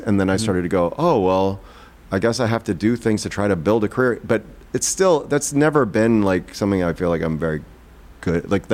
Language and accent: English; Joliet, Illinois, United States; And then when I grew up in Joliet, Illinois, outside Chicago.